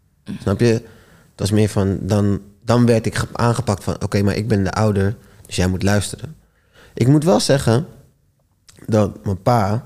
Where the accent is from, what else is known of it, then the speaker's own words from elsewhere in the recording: Rotterdam, South Holland, Netherlands; also born or lived in Breda; now in Almere, Netherlands; ik kom vanuit Rotterdam. Daarna ben ik verhuisd naar een boerendorp in Breda. In Brabant, sorry. Mm. En toen verhuisd naar Almere... En vanaf Almere naar de Big City.